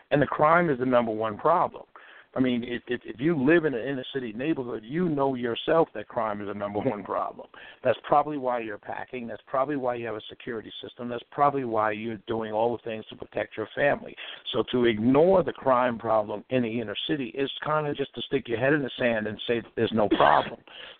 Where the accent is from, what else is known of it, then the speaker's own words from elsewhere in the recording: Harlem, New York, United States; back in the 70s, I'm from Harlem. I was young, obviously, but back in the 70s when heroin hit Harlem